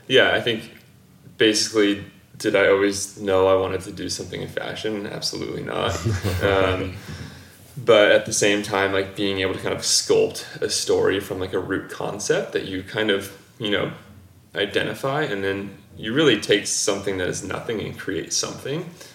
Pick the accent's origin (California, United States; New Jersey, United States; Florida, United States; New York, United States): California, United States; San Diego; even thinking back to when I was a young kid growing up in San Diego